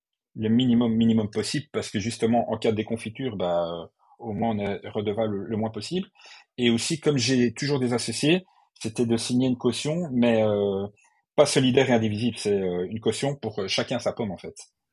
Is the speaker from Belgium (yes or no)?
yes; Brussels, Belgium; Moi, je suis d'origine de Bruxelles, donc je me dis, pourquoi pas en implanter sur Bruxelles.